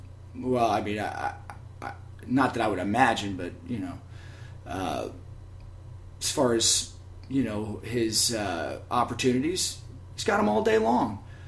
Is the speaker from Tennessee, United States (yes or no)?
yes; Tennessee, United States; Well, I had a childhood friend growing up in Tennessee